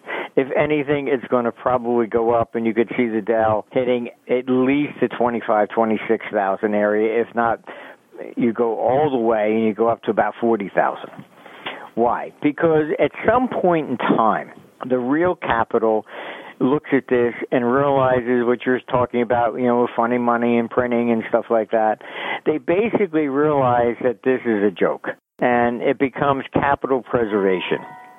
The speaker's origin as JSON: {"language": "English", "country": "United States", "said": "I look, I'm not British. I'm American."}